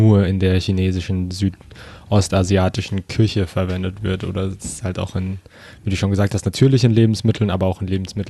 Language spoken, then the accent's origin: German; Germany; Und aufgewachsen hier in Deutschland